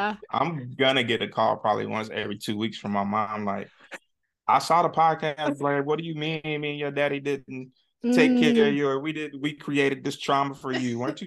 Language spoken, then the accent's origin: English; Alabama, United States; now in Atlanta, United States; we grew up in the Jim Crow South. Yeah, so, you know, her attitude about her child is always one of protection. Yeah. So she never wanted me to take a lot of risks. She didn't want me to leave Alabama and move to Atlanta